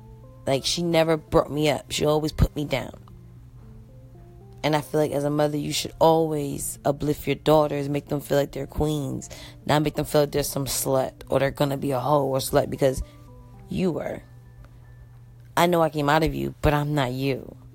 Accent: New York City, New York, United States; born there; I was born in New York City in Bronx Lebanon Hospital in 1986.

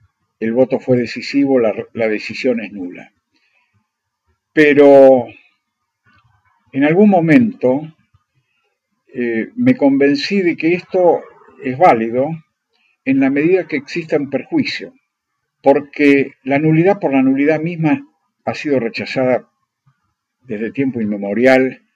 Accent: Argentina; Para mí fue muy importante porque me hizo argentino. Yo soy argentino de primera generación.

